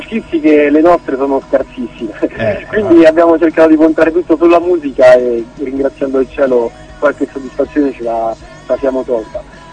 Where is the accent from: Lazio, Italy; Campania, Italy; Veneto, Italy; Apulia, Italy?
Lazio, Italy; Sonnino; perché noi veniamo da Sonnino, nel paese, appunto, siamo compaesani del campione